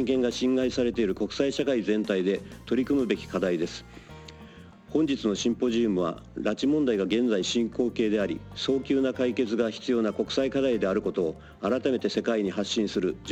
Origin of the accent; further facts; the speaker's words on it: Miyazaki, Japan; 私は宮崎県で生まれ育ち、今年66歳になります。